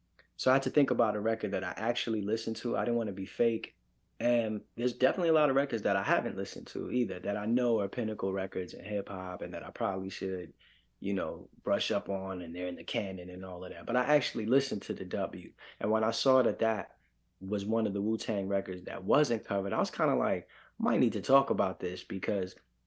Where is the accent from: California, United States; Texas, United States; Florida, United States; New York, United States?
New York, United States; Like, I'm from New York, man. Mm-hmm. You know what I'm saying? I'm from New York.